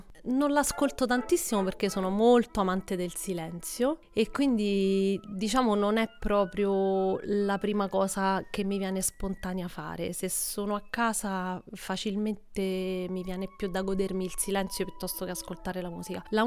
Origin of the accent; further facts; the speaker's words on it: Tor Lupara, Lazio, Italy; A Torlopara.